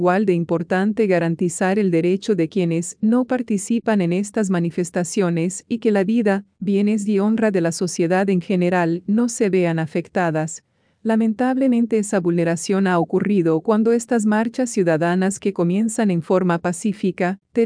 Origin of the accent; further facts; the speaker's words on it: Colombia; Como muchos colombianos, me sumo a las voces de rechazo